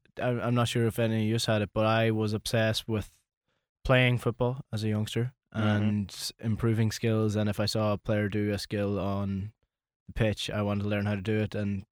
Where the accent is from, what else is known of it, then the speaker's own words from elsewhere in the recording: Ulster, Ireland; I grew up in Donegal, so we're still slightly behind everyone else when it comes to these kind of things.